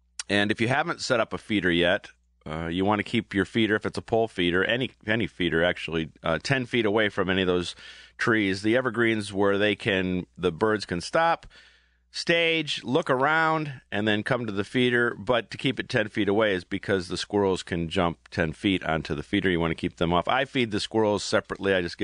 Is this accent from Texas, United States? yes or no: no; Aurora, Ohio, United States; I mean, we grew up in the middle of nowhere and just ran barefoot all summer long.